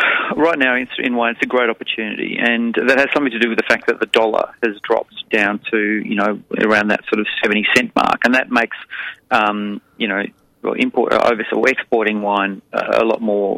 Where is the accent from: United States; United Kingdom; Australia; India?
Australia; forget that we're incredibly, you know, biased that we come from Australia.